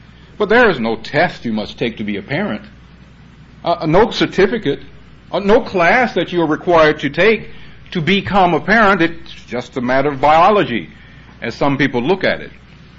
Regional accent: Columbus, Georgia, United States; When I was young and growing up in Columbus, Georgia, anybody on the block had a right to catch me when I was out of line

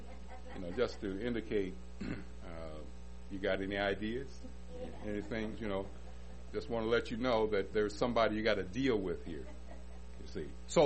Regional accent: Detroit, Michigan, United States; I'm not from Tyler. I'm from Detroit.

